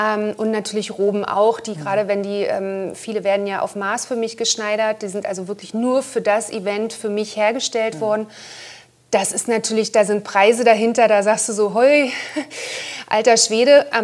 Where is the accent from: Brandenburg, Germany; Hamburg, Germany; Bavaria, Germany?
Brandenburg, Germany; Und ich bin zusammen mit Axel Schulz Einheitsbotschafterin für das Land Brandenburg, wo ich ja herkomme, beziehungsweise wo ich aufgewachsen bin.